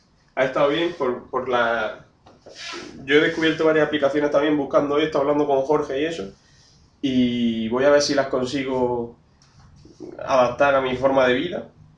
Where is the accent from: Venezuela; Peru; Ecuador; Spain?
Spain; Granada, Andalusia; nosotros que somos de Granada